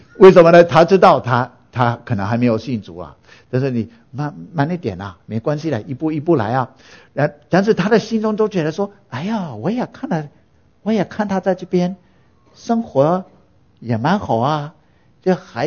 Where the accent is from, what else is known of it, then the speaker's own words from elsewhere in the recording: United States; Chinese is a second language; 我是土生土长美国人